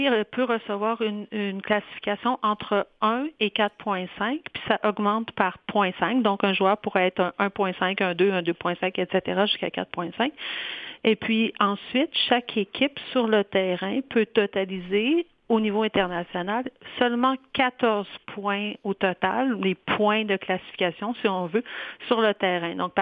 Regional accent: Quebec, Canada; Au Canada, je suis du Québec.

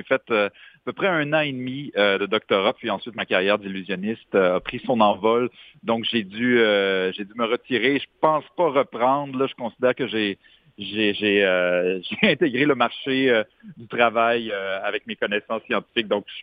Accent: Quebec City, Quebec, Canada; ça a lieu dans ma ville natale, Québec

